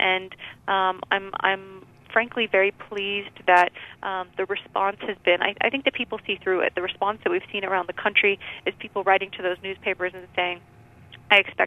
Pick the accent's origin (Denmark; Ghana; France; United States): United States; makes me a little uncomfortable as an American